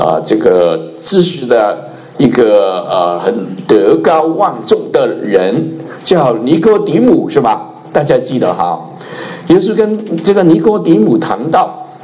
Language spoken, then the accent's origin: Chinese; Hong Kong; 我是香港来的，所以我中文的名字呢